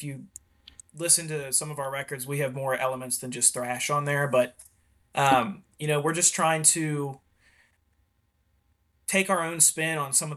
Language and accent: English; Cincinnati, Ohio, United States; We're from Cincinnati, Ohio.